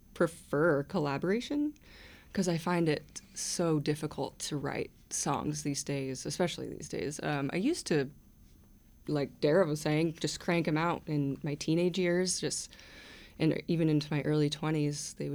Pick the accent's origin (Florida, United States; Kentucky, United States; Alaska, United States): Alaska, United States; Juneau; He's from Ketchikan, and I'm from Juneau, so we were kind of like high school rivals in a way.